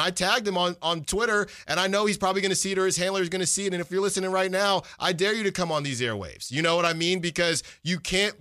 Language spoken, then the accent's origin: English; California, United States; You know, I'm from the Bay, and I'm proud to be from the Bay.